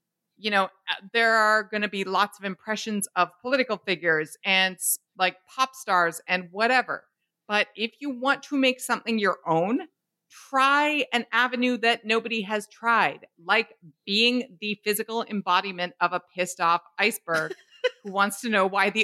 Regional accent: Canada; We're Canadian, so I have to shout out Bonjour High.

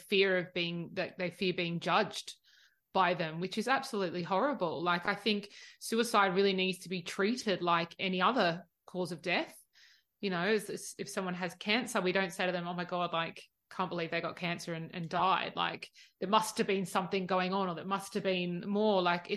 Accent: Australia; I'm the Aussie.

